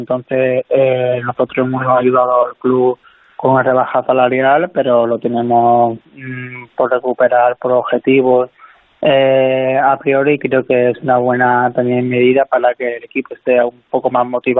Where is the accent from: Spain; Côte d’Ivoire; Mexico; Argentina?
Spain; moved away; No, aquí la medida no ha sido tan severa como en España. He tenido contacto con gente de mi pueblo, que han estado hasta el ejército ahí en la calle para que no pudieran salir.